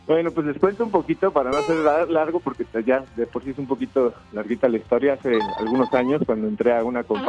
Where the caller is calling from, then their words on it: Mexico City, Mexico; su servidor y oyente desde hace muchos años aquí de la Ciudad de México.